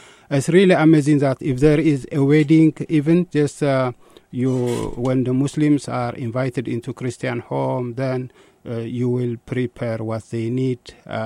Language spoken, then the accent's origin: English; Eritrea; And as soon as I tell him I'm from Eritrea, he didn't know where Eritrea is.